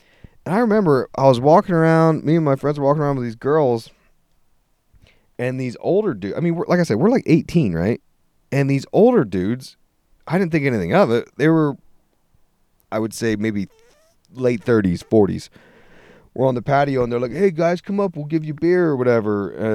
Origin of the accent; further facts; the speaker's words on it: Pennsylvania, United States; Growing up on the East Coast there, I could identify with a lot of that culture. Back there, I grew up in PA, right?